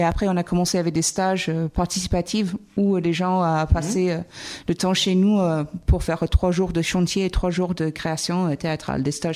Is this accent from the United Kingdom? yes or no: yes; United Kingdom; born there; French is a second language; moved away; le référendum par rapport au Brexit était un choc, mais je me suis dit, bon, je ne connais pas mon pays natal. Mais en même temps, c'est normal, je ne vis plus là-bas.